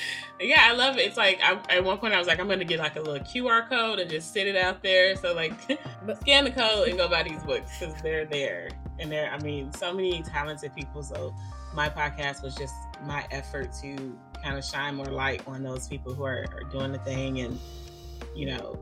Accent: Chicago, Illinois, United States; I'm from Chicago. I grew up loving fantasy through my mother and books through my grandmother.

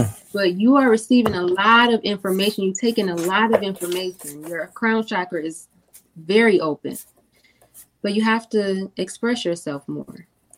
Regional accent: Detroit, Michigan, United States; And as a high school student growing up in Detroit, there was a time when a lot of children were being murdered.

